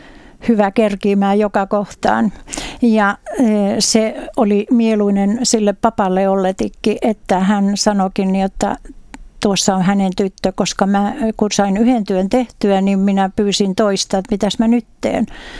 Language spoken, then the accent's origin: Finnish; Ilmajoki, South Ostrobothnia, Finland; Mä oon Pohjanmaalta, Ilmajoen pitäjästä, Pojaluoman kylästä.